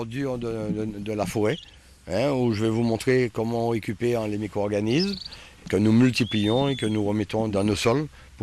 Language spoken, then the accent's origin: French; Martinique; born there; Je suis né en Martinique, oui.